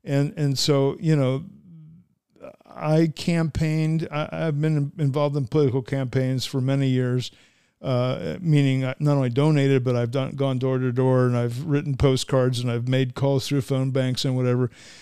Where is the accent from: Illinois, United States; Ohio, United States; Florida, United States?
Ohio, United States; Cincinnati; I grew up in Cincinnati, which is part of Hamilton County, which historically is a very Republican area